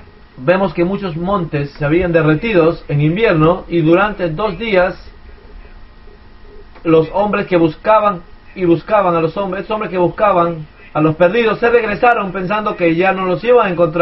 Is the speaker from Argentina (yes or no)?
no; England, United Kingdom; Spanish is a second language; Me gusta a mí porque soy de Inglaterra y me gusta el sonido de las campanas.